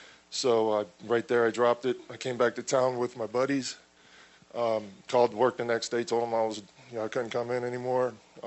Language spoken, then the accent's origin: English; Florida, United States; I'm from Manatee County.